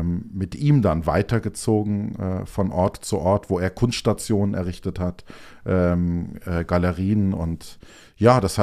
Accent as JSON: {"language": "German", "town": "Stuttgart", "region": "Baden-Württemberg", "country": "Germany", "tie": "born there", "said": "ich bin gebürtiger Stuttgarter und bin dann zigmal umgezogen."}